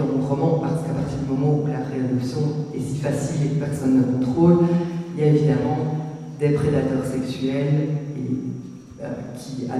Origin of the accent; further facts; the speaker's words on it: Belgium; moi, comme on l'a dit, je suis belge, hein, mais ça fonctionne plus ou moins de la même manière